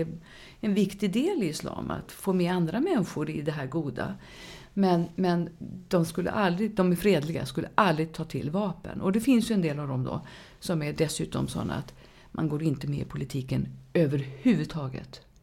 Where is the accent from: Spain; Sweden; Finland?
Sweden; Jag är en svensk muslim.